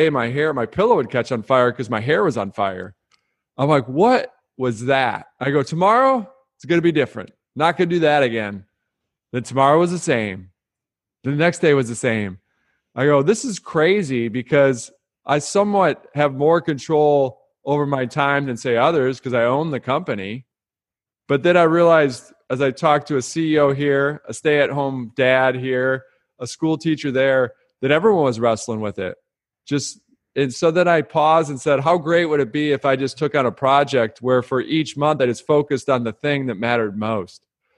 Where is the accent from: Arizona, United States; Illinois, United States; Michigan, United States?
Michigan, United States; Detroit; I grew up outside of Detroit, and I got into the automotive business like most folks.